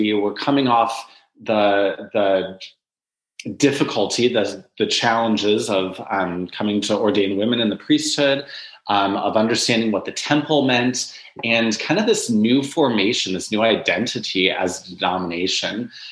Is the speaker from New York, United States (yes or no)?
no; Michigan, United States; I grew up in Western Michigan, which is where my parents and one sister still live.